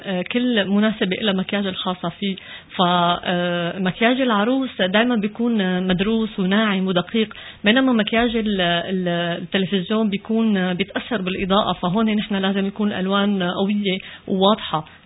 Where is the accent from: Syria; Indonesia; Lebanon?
Syria; now in Quebec, Canada; قد ما نحن كنا بسوريا درسنا، أنا درست فرنسي يعني بالسورية، بس طبعا كان بدنا نتقن اللغة، فأول ما أجيت لهون تعبت على حالي باللغة، أتقنتها مشان بعدين أقدر اندمج بالمجتمع الكندي